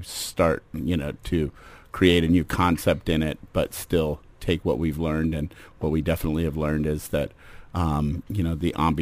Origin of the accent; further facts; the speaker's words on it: West Coast, United States; Yeah, you know, I grew up on the West Coast.